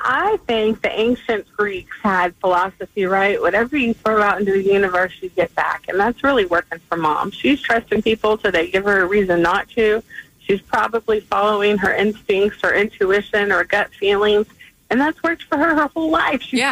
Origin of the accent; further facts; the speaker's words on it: Jersey Village, Texas, United States; I'm a native Houstonian, and I'm 52 years old, and I grew up in Jersey Village